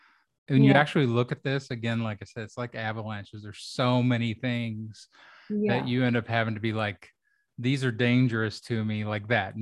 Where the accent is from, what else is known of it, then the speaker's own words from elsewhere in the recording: Kentucky, United States; where I grew up in Kentucky and hardcore suburban, you know, open a box plus Kentucky farm, you know, mentality